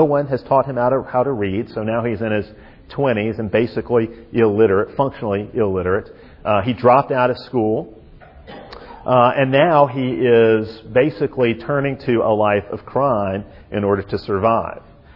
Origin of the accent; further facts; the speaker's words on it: Alabama, United States; born or raised there